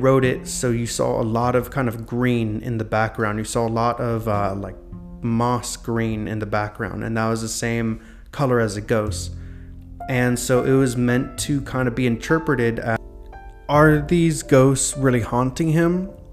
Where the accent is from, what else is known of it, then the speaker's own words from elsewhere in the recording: North Carolina, United States; You know, I grew up in North Carolina, so rainy weather all the time. I loved it.